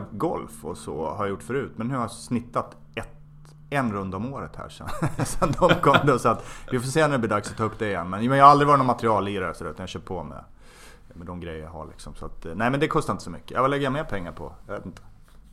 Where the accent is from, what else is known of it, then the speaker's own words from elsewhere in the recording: Borlänge, Dalarna County, Sweden; now in Täby, Sweden; Jag kommer från Borlänge. Utkanten av Borlänge kan man säga. Förorten, ja, Skräddarbacken. Skräddarbacken utanför Borlänge jag växte upp i. Och bodde där i, att jag flyttade till Stockholm då, vilket ju var 96-97 årsskiftet där.